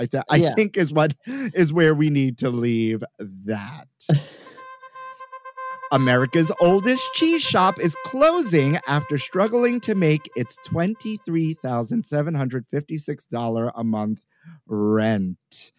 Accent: New York City, New York, United States; You know, I grew up here in New York City, born and raised.

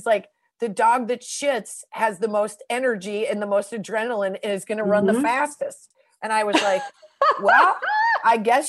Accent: Midwest, United States; Jen and I were raised in the Midwest, and like, you're taught, like, you waste not, want not.

